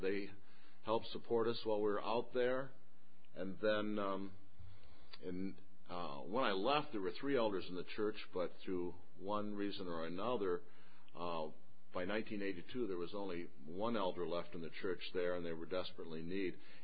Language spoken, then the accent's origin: English; Grand Rapids, Michigan, United States; I was originally from Grand Rapids and was sent to Montville by the church.